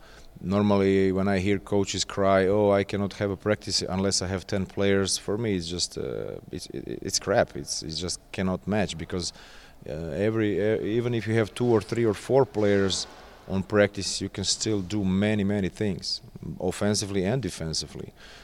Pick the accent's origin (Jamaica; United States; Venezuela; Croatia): Croatia; Zagreb, City of Zagreb; English is a second language; great basketball personality in my hometown Zagreb, to be his assistant. And I was 23.